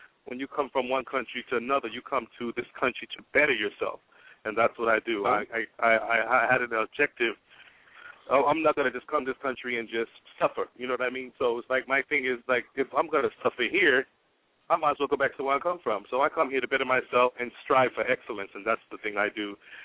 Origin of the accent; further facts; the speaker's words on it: Miami, Florida, United States; I grew up in Miami as well. I went to high school in Miami